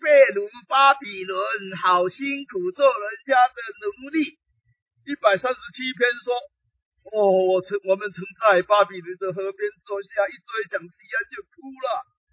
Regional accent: Taiwan; 人家外省人啊，我们是本省人，没有办法，比不上哈

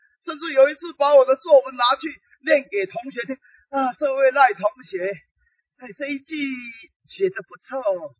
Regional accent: Taiwan; 人家外省人啊，我们是本省人，没有办法，比不上哈

